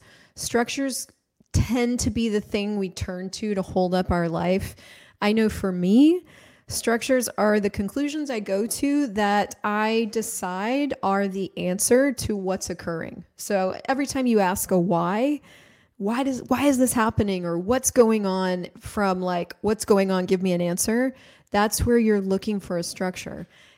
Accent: United States; so I'm American, but I've lived all over, and I was just recently in Latin America.

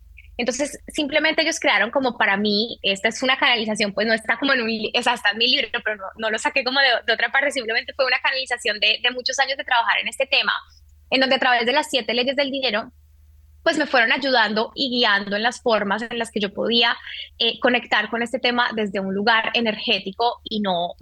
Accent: Colombia; now in United States; ya cuando me salí de Colombia y vine a vivir a Estados Unidos

